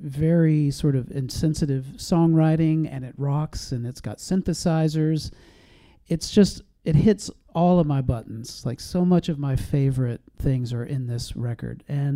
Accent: Mississippi, United States; I'm from Mississippi. So to hear that this record has some roots in Jackson, Mississippi just takes it over the top for me.

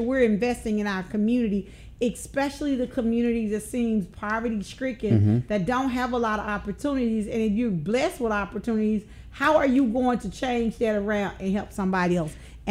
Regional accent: Tennessee, United States; So I grew up in Douglas. Mm-hmm. I lived in Scudderfield for a while. Then we went to Douglas to live with my grandparents.

